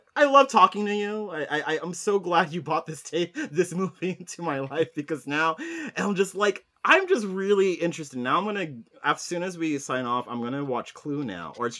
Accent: Texas, United States; I'm going to the hometown show in Houston, and I'm really excited because I'm originally from Texas.

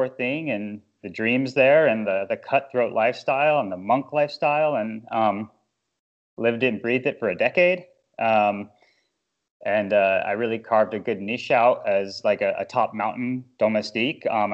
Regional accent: Boulder, Colorado, United States; I grew up in Boulder, Colorado, hotbed of cycling.

